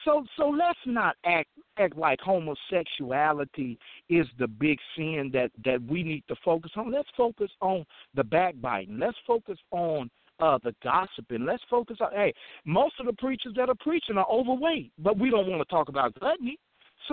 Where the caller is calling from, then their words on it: Little Rock, Arkansas, United States; I'm calling from Little Rock, Arkansas.